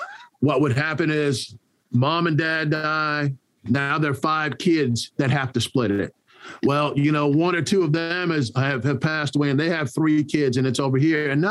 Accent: Orlando, Florida, United States; I grew up in Orlando, Florida. And, you know, Orlando is not, it's not New York City, but it's not, you know, it's a more urban area.

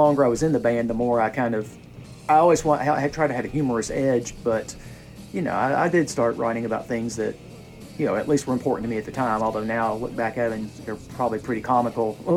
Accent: White House, Tennessee, United States; I grew up in White House, Tennessee, but there's nothing going on in White House

